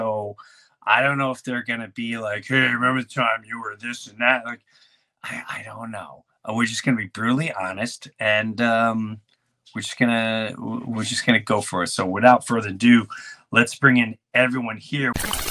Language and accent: English; Valley Stream, New York, United States; Today goes back to where I grew up in Valley Stream, Long Island, in the late 70s or early, I moved to Jefferson Avenue in 1973, I believe.